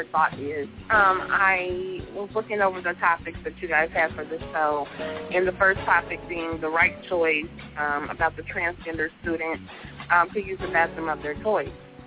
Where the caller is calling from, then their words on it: Kansas City, Missouri, United States; Hey, I'm calling from Kansas City, Missouri.